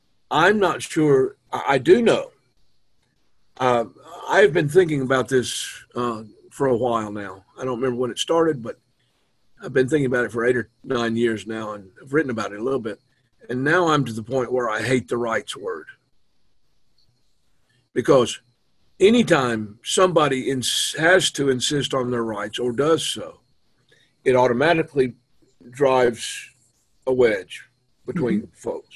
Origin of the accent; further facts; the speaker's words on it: the South, United States; when I was growing up in the Deep South, I was in a church where they preached about Jesus' love every Sunday.